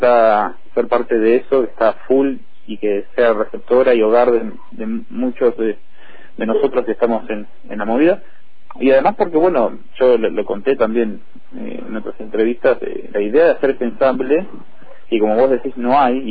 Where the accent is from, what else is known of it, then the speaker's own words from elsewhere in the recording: General Roca, Río Negro, Argentina; la ciudad es mi ciudad de origen y además está mi familia, pero también porque es el polo, para mí, el polo cultural y artístico de la Patagonia, General Roca Ofisque.